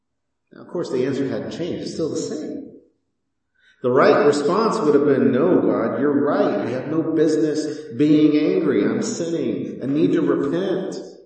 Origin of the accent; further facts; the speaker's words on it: Houston, Texas, United States; I grew up in Houston, and the air conditioning in our house was always broken.